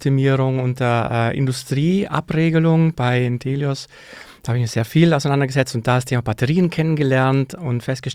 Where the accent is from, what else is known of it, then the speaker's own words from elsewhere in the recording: Trentino-Alto Adige, Italy; moved away as an adult; now in Munich, Germany; Ja, erst einmal komme ich aus Südtirol. Ich bin ja Zurgroßter, auf Gott bayerisch, und habe aber in München mein Zuhause, meine Familie gefunden